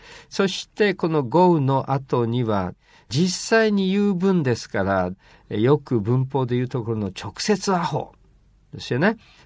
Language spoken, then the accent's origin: Japanese; Izu, Shizuoka, Japan; 私の、生まれ育った伊豆ではですね、子供の頃24時間営業ですからね、銭湯は。